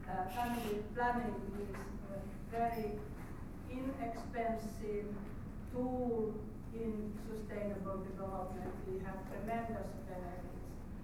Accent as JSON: {"language": "English", "country": "Finland", "said": "I come from Finland."}